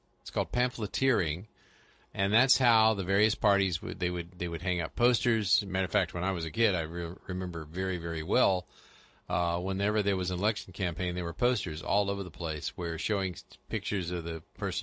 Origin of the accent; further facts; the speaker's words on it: St. Louis, Missouri, United States; I don't remember the exact name of the newspaper when I was growing up in St. Louis